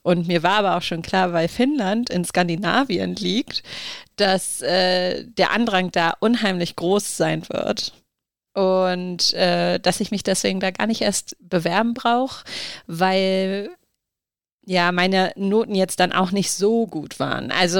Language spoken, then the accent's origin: German; Berlin, Germany; born there; Also ich komme gebürtig aus Berlin.